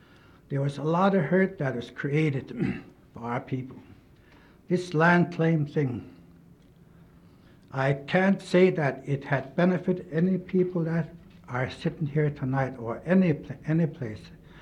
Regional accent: Angoon, Alaska, United States; I come from the Raven, and I come from the Raven House in Angoon.

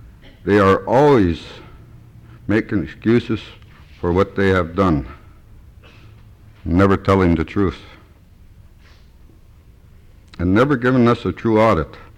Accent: Alaska, United States; I was born and raised in Alaska. I'm a Sea Alaska shareholder.

